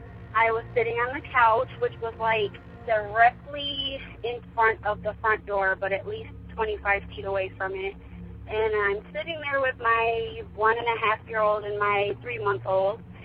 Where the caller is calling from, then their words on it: Michigan, United States; I am calling from Michigan. I'm a new listener, but I felt compelled to call and share my story.